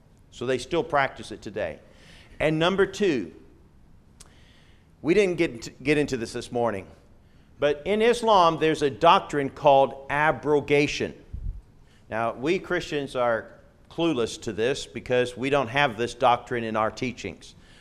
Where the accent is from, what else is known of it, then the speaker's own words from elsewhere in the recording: England, United Kingdom; I grew up playing soccer in England.